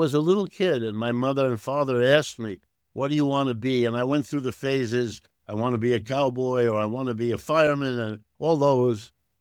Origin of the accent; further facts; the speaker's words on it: United States; born there; first language German; English is a second language; My first language is German. My mother was born in Berlin, immigrated to the United States. By the way, some of my feelings about migration is I'm the product of two immigrants. I was born in the United States